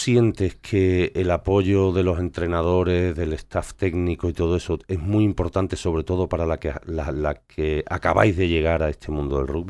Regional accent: Jerez de la Frontera, Andalusia, Spain; para mí que soy de Jerez

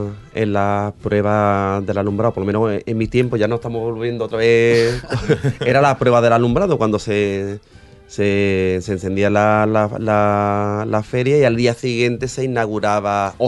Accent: Sanlúcar de Barrameda, Andalusia, Spain; yo soy de Sanlúcar

